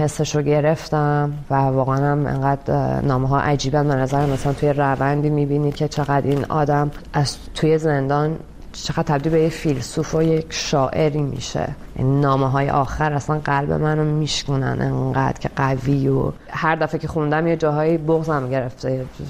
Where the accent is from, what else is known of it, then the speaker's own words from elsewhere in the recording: Iran; moved away; بعدش هم که از ایران اومدم دنبال می‌کردم